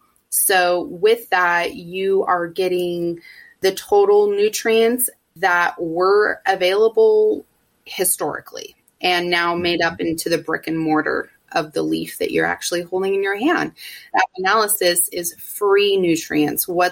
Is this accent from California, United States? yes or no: yes; Sonoma, California, United States; I'm actually from the Sonoma area. My family is from there. I grew up there.